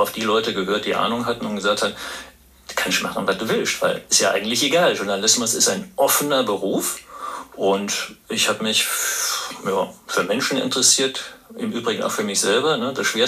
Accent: Überherrn, Saarland, Germany; Ich bin in der Tat in Überherrn zur Schule gegangen, zur Grundschule.

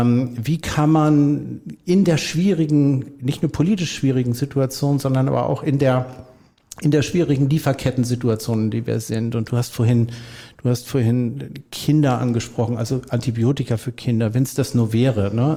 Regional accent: North Sea coast, Germany; Ich bin ein Kind der Nordseeküste, Fahrrad, Segeln, Wassersport, jeglicher Art, Bewegung, Joggen

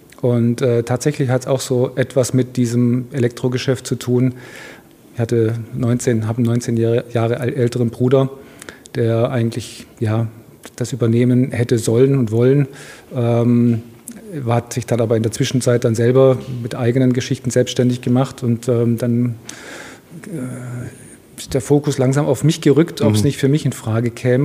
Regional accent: Donaueschingen, Baden-Württemberg, Germany; Genau, ich komme aus Donaueschingen.

